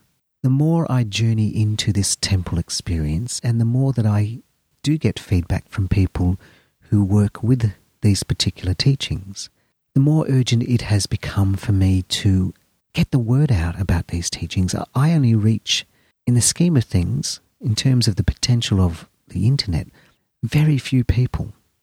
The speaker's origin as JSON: {"language": "English", "country": "Australia", "said": "from Australia."}